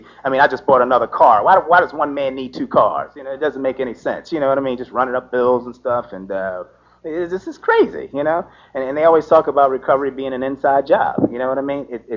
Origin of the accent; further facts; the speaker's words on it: Georgia, United States; Okay, moving right along. I want to introduce our next speaker. You see, I wore the appropriate shirt. I'm from Georgia, but you see, I got on my San Francisco, California.